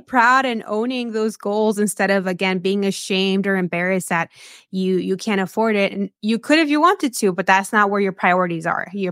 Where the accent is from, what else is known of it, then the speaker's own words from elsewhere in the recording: California, United States; now in Chicago, United States; I am currently Chicago based. I've called Chicago home for 2 years, but this is not where I'm from. I am originally from a small agricultural border town in Southern California.